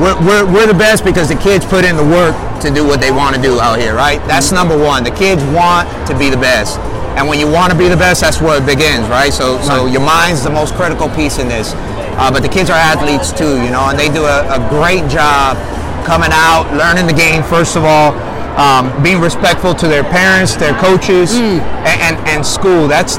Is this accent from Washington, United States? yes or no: no; Miami, Florida, United States; So I'm obviously from Miami